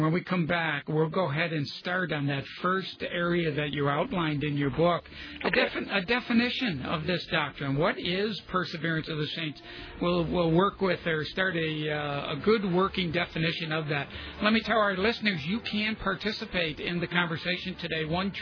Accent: Buffalo, New York, United States; I'm originally from Buffalo, New York, I know it very well.

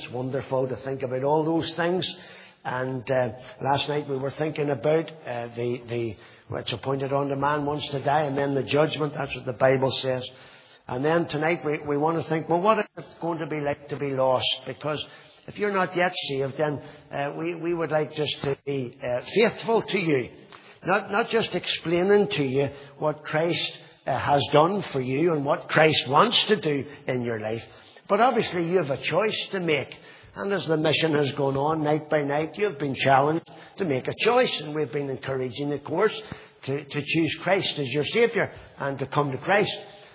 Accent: Londonderry, Northern Ireland, United Kingdom; I remember growing up in Londonderry

